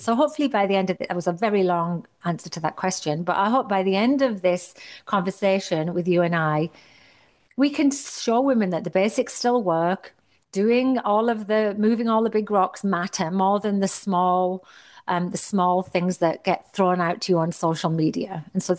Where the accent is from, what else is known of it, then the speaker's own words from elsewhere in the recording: United Kingdom; now in Toronto, Canada; I'm from the UK and I did martial arts growing up.